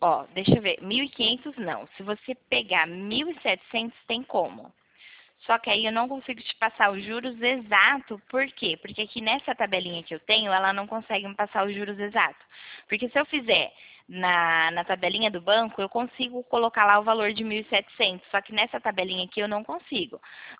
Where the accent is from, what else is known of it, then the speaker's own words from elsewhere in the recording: Nova Odessa, São Paulo, Brazil; Eu sou aqui de Nova Odessa.